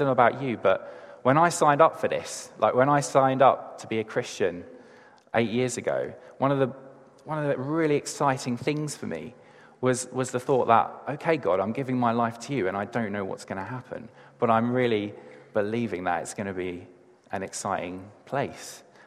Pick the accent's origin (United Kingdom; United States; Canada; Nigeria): United Kingdom; England; I tend to find that as an English person, I will do everything in my power to avoid any sense of awkwardness with anyone.